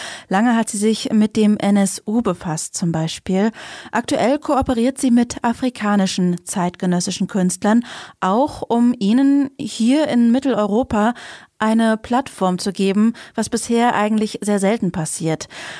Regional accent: East Germany, Germany; born there; wir sind auch beide in Ostdeutschland geboren.

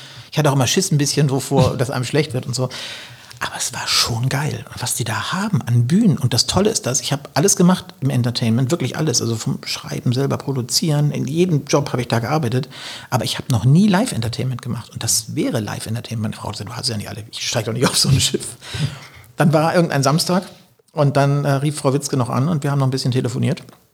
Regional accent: Hamburg, Germany; weil Hamburg tatsächlich meine Heimat ist und meine Basis und ich möchte da wieder zurück gerne. Und am liebsten in die Gegend, wo ich auch geboren bin, in Hamburg, also im Norden.

